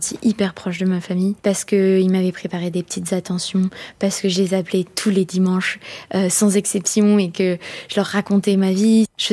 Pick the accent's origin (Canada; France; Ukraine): France; Nouvelle-Aquitaine; de retourner voir ma mère chez moi en Charente-Maritime.